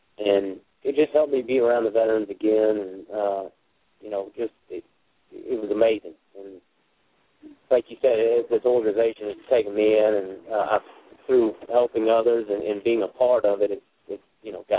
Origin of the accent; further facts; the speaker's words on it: Lynchburg, Virginia, United States; I'm from Lynchburg, Virginia. That's where I grew up, right near the Blue Ridge Mountains there in Virginia.